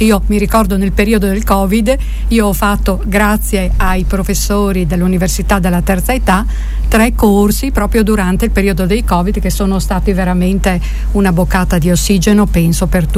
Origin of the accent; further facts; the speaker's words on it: Paluzza, Friuli-Venezia Giulia, Italy; io che sono di Paluzza